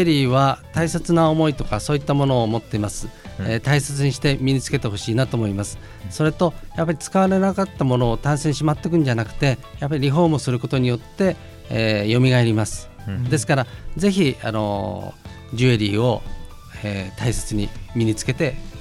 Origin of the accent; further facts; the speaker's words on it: Sendai, Miyagi, Japan; also born or lived in Tokyo; 小学校3年から仙台なんで、はい、もうほとんど仙台人です。